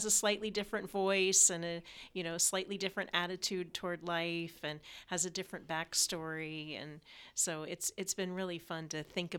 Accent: United States; Actually, like Patrick, although I am an American also, I was not familiar with the story.

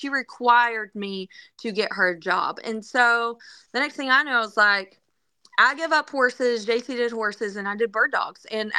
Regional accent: Georgia, United States; Well, I was raised in Georgia, and my family all hunts turkeys and deer

